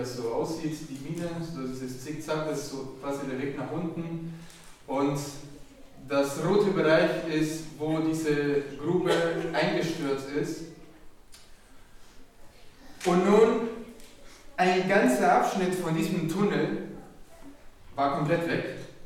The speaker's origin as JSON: {"language": "German", "country": "Chile", "second_language": "German", "said": "ich würde gerne eine Geschichte erzählen über mein Heimatland, Chile."}